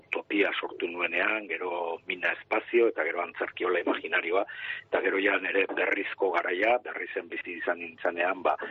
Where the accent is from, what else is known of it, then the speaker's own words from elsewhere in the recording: Markina-Xemein, Basque Country, Spain; berriro itzultzen naiz nire herrira, gaur egune Markina Xeminen bizinaz